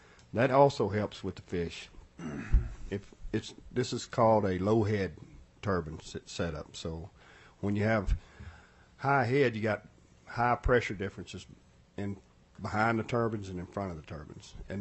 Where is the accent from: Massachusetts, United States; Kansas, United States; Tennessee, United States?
Tennessee, United States; now in Dillingham, United States; If you haven't picked up, I'm from Tennessee originally